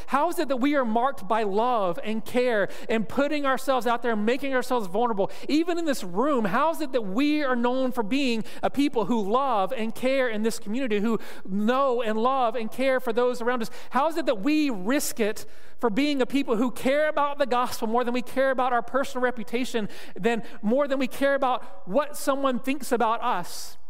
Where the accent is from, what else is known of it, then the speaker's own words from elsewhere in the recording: Vermont, United States; now in Indiana, United States; I came from Vermont, so winter for me is defined a little bit differently than winter here in Indiana.